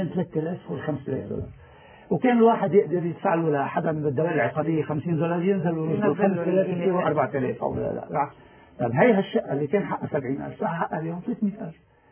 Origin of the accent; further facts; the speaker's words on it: Lebanon; أنا اليوم ما بقول شيعي أنا لبناني انتقلت من شيعيتي للبنانيتي وهذا شيء بفتخر فيه